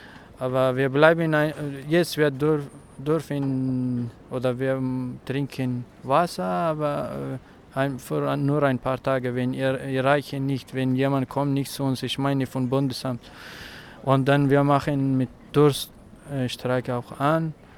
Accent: Afghanistan; German is a second language; now in Germany; ich komme aus Afghanistan und ich gehöre von einer Minderheit ethnischen Volkestamme. Unsere Volkestamme heißt Hazara.

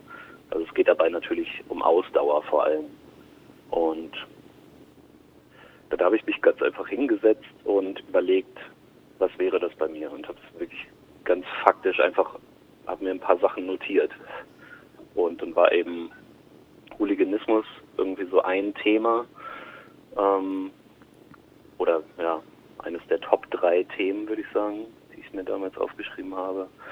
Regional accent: Lower Saxony, Germany; born there; now in Leipzig, Germany; Ja, also ich bin 1986 geboren bei Hannover, habe kreatives Schreiben und dann im Anschluss den Master Literarisches Schreiben in Hildesheim studiert, lebe in Leipzig.

